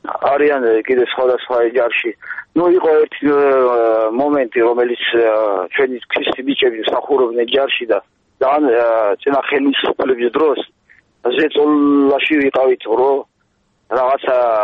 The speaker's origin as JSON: {"language": "Georgian", "region": "Kakheti", "country": "Georgia", "tie": "born or raised there", "said": "ეს საქართველო, ჩვენ აქ დავიბადეთ, გავიზარდეთ, გვეყვარება."}